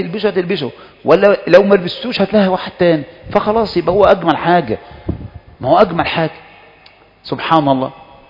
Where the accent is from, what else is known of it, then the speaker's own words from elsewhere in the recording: Egypt; أعلى نسبة طلاق في العالم تقريبا عندنا في مصر